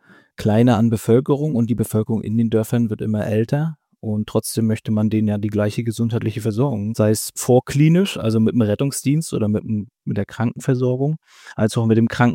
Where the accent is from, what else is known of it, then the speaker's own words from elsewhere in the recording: Mecklenburg-Vorpommern, Germany; Demografischer Wandel ist auch so ein Thema, gerade in Mecklenburg-Vorpommern. Wir sind halt ländlich geprägt